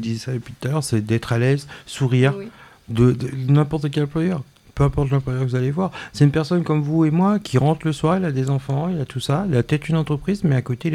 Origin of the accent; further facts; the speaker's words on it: Réunion, France; born there; Je suis des îles aussi, hein. Je suis né à La Réunion, hein. Je ne suis pas grandi ici.